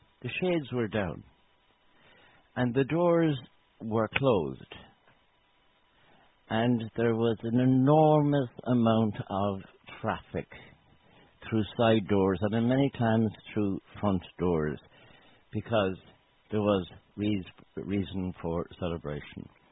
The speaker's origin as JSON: {"language": "English", "country": "Ireland", "tie": "born or raised there", "lives_now": "United States", "said": "And if we go back indeed to my day growing up in Ireland and before, it was celebrated as a religious holiday."}